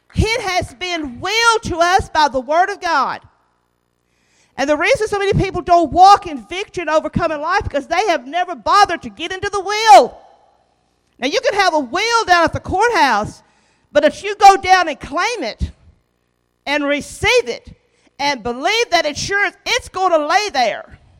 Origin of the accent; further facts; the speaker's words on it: Flatwoods, Kentucky, United States; a little girl born with red hair and freckles in Kentucky, you know, and born and raised in Kentucky in a place called Flatwoods